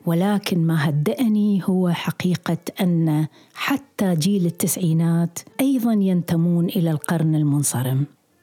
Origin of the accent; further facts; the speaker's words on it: Hilla, Babylon Governorate, Iraq; also born or lived in Baghdad; أنا ولدت في مدينة الحلة وعشت فيها إلى سنة 1952، وبعدها انتقلنا إلى بغداد.